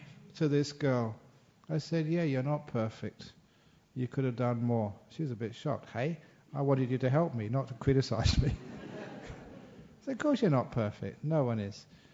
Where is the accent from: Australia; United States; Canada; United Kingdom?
Australia; you know, but as a British Australian who goes to Asia a lot